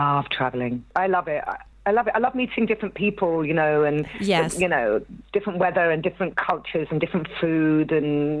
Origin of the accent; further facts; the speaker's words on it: London, United Kingdom; I was born in London. I was born and bred in London, yeah. So I went to stage school, Corona Stage School in Chiswick when I was 12 or 13.